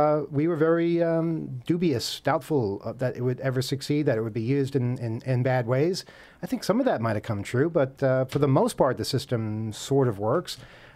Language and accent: English; Queens, New York, United States; I grew up in Queens, and...